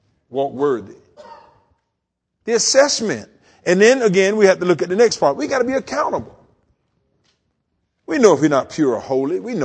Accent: the South, United States; I grew up in the South. My grandmother had a big old hot tub that she used to put out in the backyard

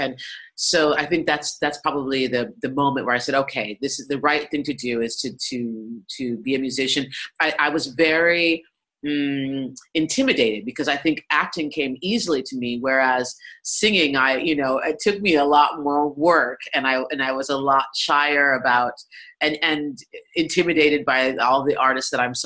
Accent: Boulder, Colorado, United States; and I grew up in Boulder, Colorado, which is an extremely white town.

